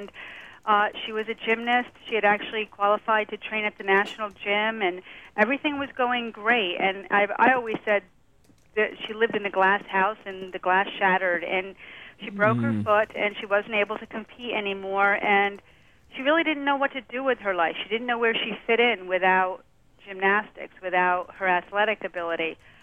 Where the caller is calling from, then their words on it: Florida, United States; I'm in South Florida.